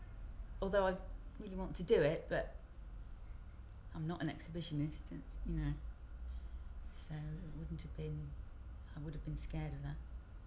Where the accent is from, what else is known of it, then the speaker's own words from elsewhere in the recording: Redhill, South East England, United Kingdom; I'm 46 and I'm from Redhill.